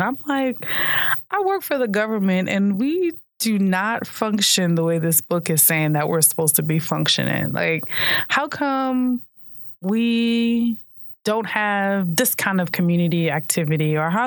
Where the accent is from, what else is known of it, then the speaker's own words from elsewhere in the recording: Brooklyn, New York, United States; born there; now in Kissimmee, United States; I was born in Brooklyn. I moved to Poinciana, Central Florida in 2000. And I've been here ever since.